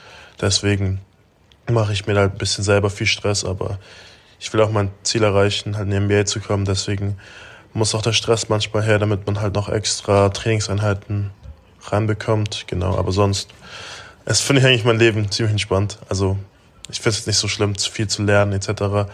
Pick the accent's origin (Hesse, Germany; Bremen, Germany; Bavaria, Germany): Bavaria, Germany; Augsburg; Ich bin halt aufgewachsen in dem Stadtteil im Süden von Augsburg in Hohenstetten. Bin da ganz normal zur Grundschule gegangen